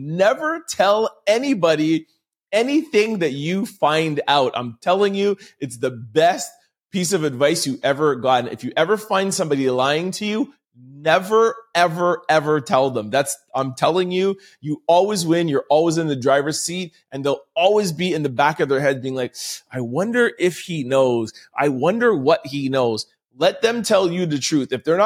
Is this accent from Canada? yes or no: yes; Canada; I am a Canadian.